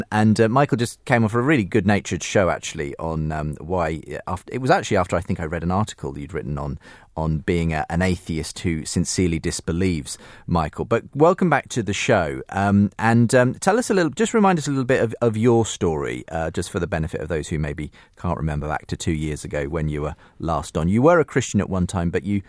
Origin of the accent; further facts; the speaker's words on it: United Kingdom; which was lost on me as a Brit.